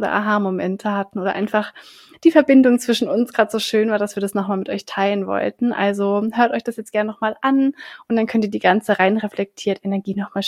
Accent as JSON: {"language": "German", "region": "Berlin", "country": "Germany", "said": "Und 27 Jahre alt. Wir kommen beide aus Berlin."}